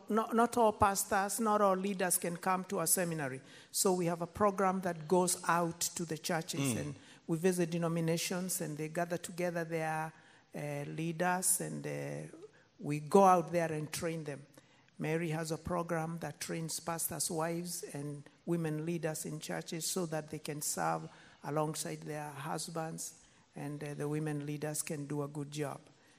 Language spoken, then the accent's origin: English; Kenya; now in Tanzania; I'm a Kenyan, my wife and I, but we serve in Tanzania.